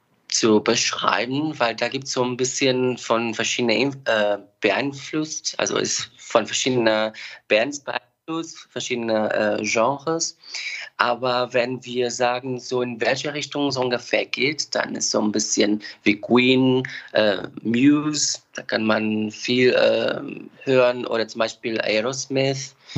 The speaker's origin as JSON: {"language": "German", "country": "Portugal", "second_language": "German", "lives_now": "Berlin, Germany", "said": "Ich komme aus Portugal ursprünglich und ich wohne in Berlin, seit fast 8 Jahren in Berlin."}